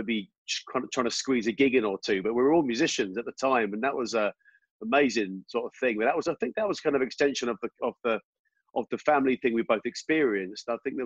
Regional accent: Twickenham, London, United Kingdom; You know, I grew up in Twickenham, and we sort of played all around the pubs.

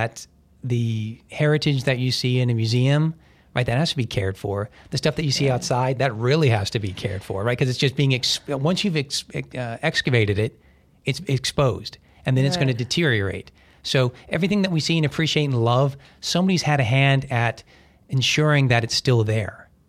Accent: Huntington, West Virginia, United States; also born or lived in Buffalo; I was born in Buffalo, grew up in Huntington, West Virginia.

